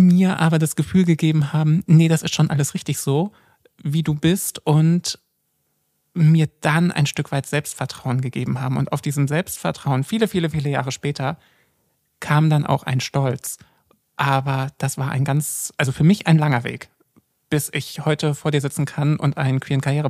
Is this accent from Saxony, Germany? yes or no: yes; Görlitz, Saxony, Germany; ich bin in Görlitz groß geworden, du kennst die Gegend, es ist halt sächsische Kleinstadt